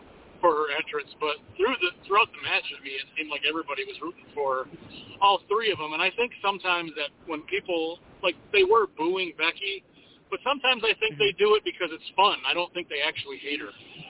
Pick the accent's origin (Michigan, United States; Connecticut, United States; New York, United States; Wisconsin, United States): Michigan, United States; Detroit; I'm from Detroit, but I was on site in Chicago tonight.